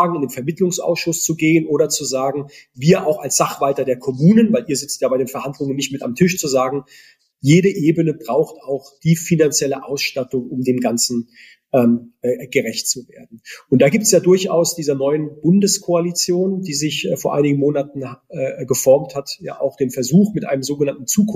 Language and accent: German; Heidelberg, Baden-Württemberg, Germany; in meiner Heimat in Heidelberg vor wenigen Wochen.